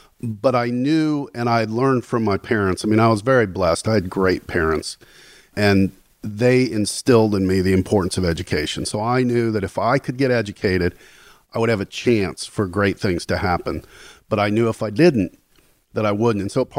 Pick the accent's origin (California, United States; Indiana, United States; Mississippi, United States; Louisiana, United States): Indiana, United States; Gary; So I grew up in Gary, where most people work in the steel mills. It's very blue collar town.